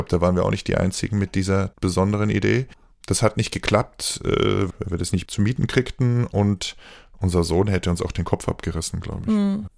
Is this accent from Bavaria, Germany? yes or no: yes; Munich, Bavaria, Germany; born or raised there